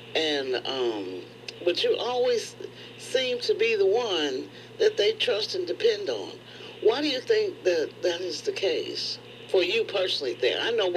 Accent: Kansas City, United States; No, I'm from Kansas City.

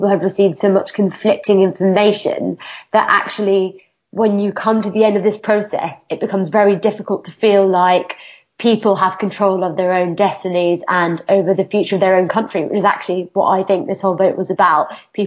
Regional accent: United Kingdom; I'm a woman, I'm a British Pakistani, and like those bits are parts of my identity

